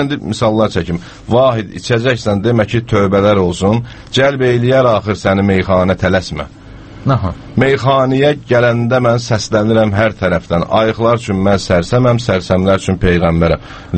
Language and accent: Azerbaijani; Jorat, Sumgait, Azerbaijan; also born or lived in Zangezur; mən Coratda doğulub böyümüşəm, əslən Zəngəzurdan olmağa baxmayaraq